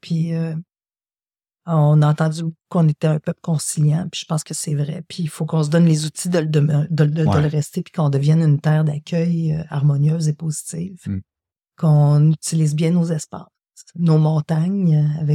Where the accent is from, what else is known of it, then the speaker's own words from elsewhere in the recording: Quebec, Canada; nous, on est des Canadiens, puis on est des Québécois et des Canadiens